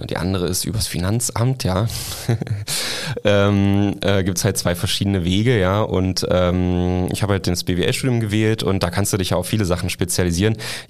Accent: Saxony-Anhalt, Germany; Und ich komme aus Sachsen-Anhalt, ja.

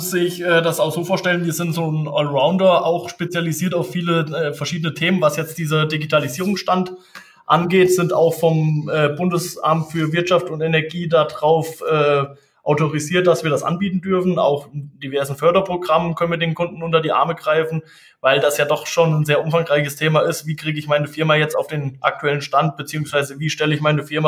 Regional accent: Germany; ich bin 27 Jahre alt, komme aus der schönen Grünstadt Hann, bin selbstständig bzw. Unternehmer und leite meine zwei kleinen Firmen hier direkt in der Rhönstadt

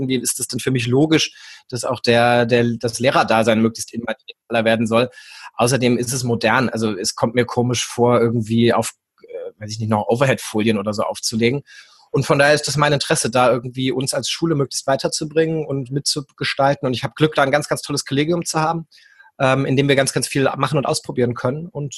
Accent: Hesse, Germany; moved away as an adult; Ich komme eigentlich aus Hessen, habe in Gießen Gymnasiallehramt studiert. Aber weil in Hessen irgendwie überhaupt kein Lehrerbedarf war, hat es meine Frau und mich, meine Frau ist auch Gymnasiallehrerin, dann nach Niedersachsen verschlagen.

